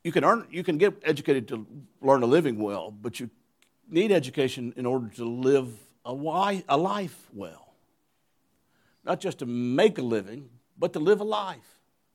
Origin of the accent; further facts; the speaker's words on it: Alabama, United States; No, I grew up in North Alabama, and I felt God calling me.